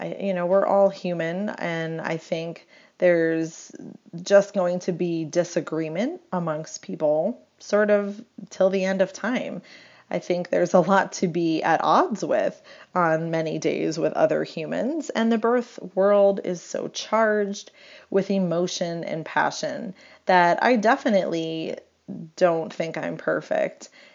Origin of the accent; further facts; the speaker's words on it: New York, United States; as a New Yorker and as somebody that was growing up, when Seinfeld was really popular